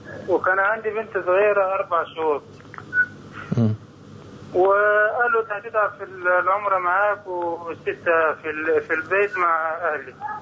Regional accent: Egypt; احنا حتى من مصر

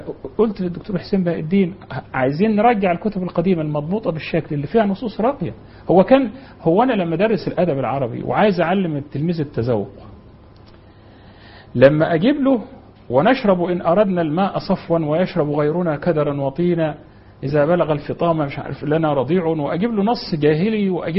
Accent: Upper Egypt, Egypt; يعني أنا أفتكر في الريف عندنا في الصعيد زمان كان أمية شديدة جدا

